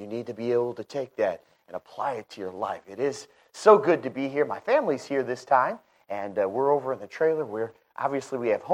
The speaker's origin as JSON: {"language": "English", "region": "Indiana", "country": "United States", "said": "we're from Northwest Indiana, Chicago area. I grew up, and amen, I'm a Cubs fan"}